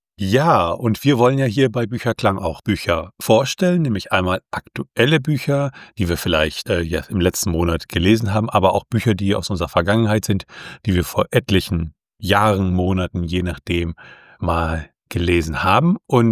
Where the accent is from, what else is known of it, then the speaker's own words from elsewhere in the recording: Mecklenburg-Vorpommern, Germany; ich komme ja aus Mecklenburg-Vorpommern. Ja, so Flächenland.